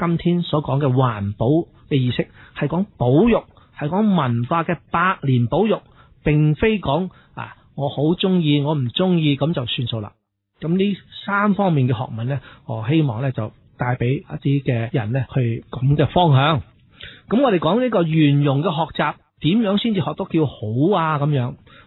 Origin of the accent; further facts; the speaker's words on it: Guangdong, China; 系我哋广东人嚟㗎喎